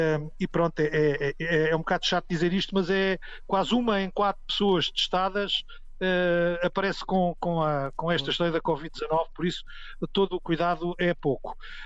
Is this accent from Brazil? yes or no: no; Portugal; E nós somos portugueses.